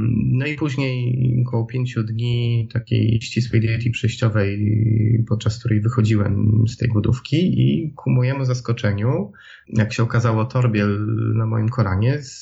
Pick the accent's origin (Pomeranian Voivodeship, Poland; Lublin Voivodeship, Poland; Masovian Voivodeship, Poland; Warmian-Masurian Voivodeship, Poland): Pomeranian Voivodeship, Poland; Tricity; Ja pochodzę z Trójmiasta, mam 34 lata, mieszkam z moją małżonką.